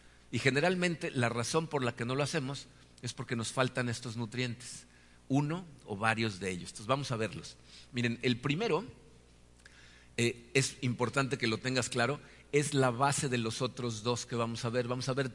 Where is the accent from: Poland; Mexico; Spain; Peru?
Mexico; Cuando México manda un embajador a otro país, es el representante de nuestro país allá.